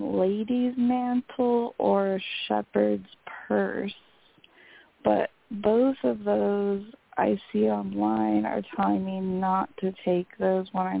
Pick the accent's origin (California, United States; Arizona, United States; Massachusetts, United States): California, United States; now in Manchester, United Kingdom; I mean, so I'm from California, but I married somebody from London, so now I live in the UK, which I'm calling you from Manchester right now.